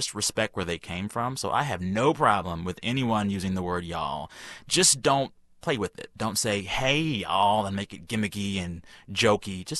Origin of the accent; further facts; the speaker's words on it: Texas, United States; Yeah, I mean, so I'm Black and I'm Texan and I'm Southern, I guess, as well.